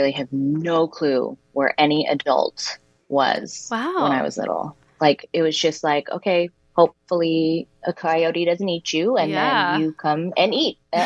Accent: Waco, Texas, United States; also born or lived in Hawaii; I was born in Hawaii. And then when my mom decided to move us to Texas, I don't think I was more than two.

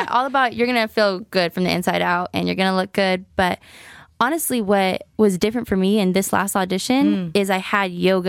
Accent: Watsonville, California, United States; So I am from Watsonville, California. It's near Santa Cruz. Okay. I grew up a Raider fan.

